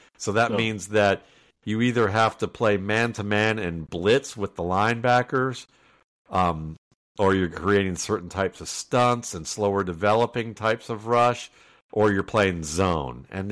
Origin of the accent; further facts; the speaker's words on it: Atlanta, Georgia, United States; and I live in Atlanta, and I grew up in Atlanta. I've been there since 80.